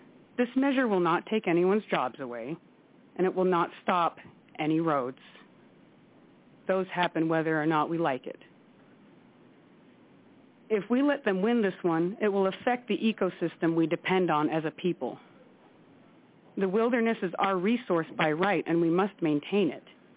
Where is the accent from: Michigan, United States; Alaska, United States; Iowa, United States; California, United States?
Alaska, United States; I was born and raised in Bristol Bay. I lived in the community of Dillingham for some time